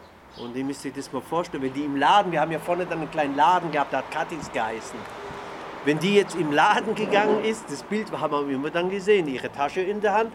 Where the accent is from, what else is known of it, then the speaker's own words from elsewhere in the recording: Augsburg, Bavaria, Germany; ich bin in Augsburg geboren. 1958 bin ich geboren. Ja, 1958, da waren meine Eltern, haben da schon gelebt im Fischerholz unten. 6, 7 Jahre war ich da unten im Fischerholz, glaube ich.